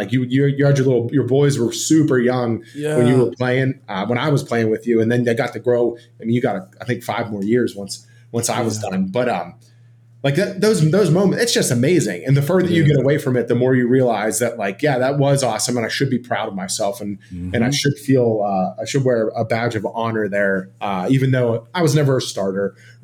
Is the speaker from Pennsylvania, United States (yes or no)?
yes; Pittsburgh, Pennsylvania, United States; And growing up in Pittsburgh, you know, I watched, you know, all the guys that were out there.